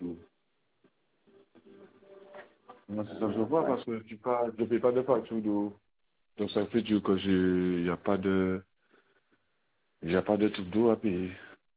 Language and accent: French; Guadeloupe, France; Mais je suis un Guadeloupéen, je connais comment ça se passe.